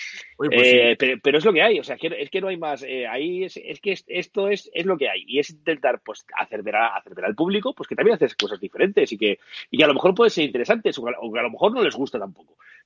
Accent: Spain; somos los españoles somos muy de encasillar

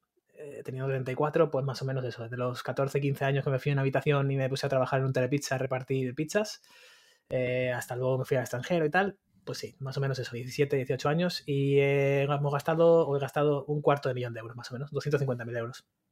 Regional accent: Málaga, Andalusia, Spain; also born or lived in Albacete; He vivido en Málaga gran parte de mi vida, sobre todo cuando era pequeño, pero nací en Albacete, aunque nunca he estado en Albacete.

